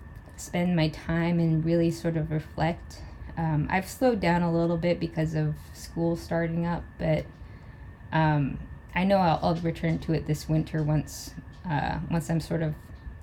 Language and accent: English; Barrow, Alaska, United States; now in Anchorage, United States; I am from Barrow, but I now reside in Anchorage on Denaina land.